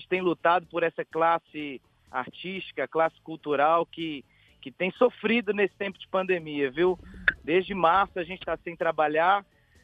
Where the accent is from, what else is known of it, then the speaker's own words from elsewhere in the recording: Contagem, Minas Gerais, Brazil; Eu sou de Contagem, moro em Contagem a minha vida inteira.